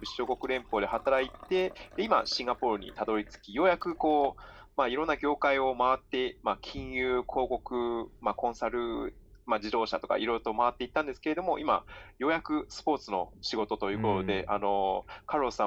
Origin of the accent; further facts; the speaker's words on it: Kansai, Japan; moved away as an adult; also born or lived in Shanghai; now in United States; 生まれは上海なんですけれども、6歳の時に、関西の方に引っ越してきまして、で大学はアメリカの方に行きですね、